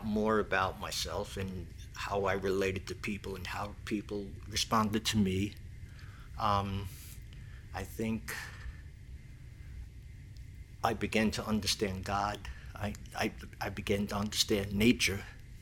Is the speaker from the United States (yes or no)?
yes; Queens, New York, United States; also born or lived in Brooklyn; I grew up in New York City, born in Brooklyn, raised in Queens. I'm the oldest of four children.